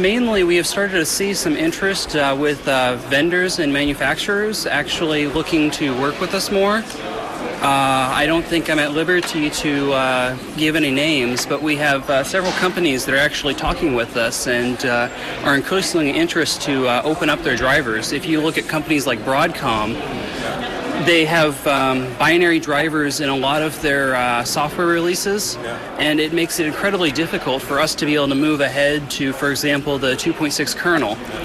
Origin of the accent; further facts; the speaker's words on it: California, United States; I come from the US, California to be specific